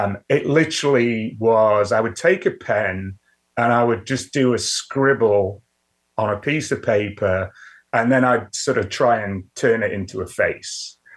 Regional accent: Sheffield, Yorkshire and the Humber, United Kingdom; So I was born in Sheffield, England, which is in the north in County of Yorkshire.

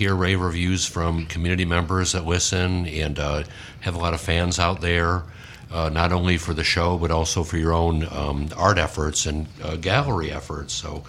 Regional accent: Chesterton, Indiana, United States; Well, I'm a native of Northwest Indiana, and consider Chesterton to be my hometown. I ended up teaching at the high school that I went to.

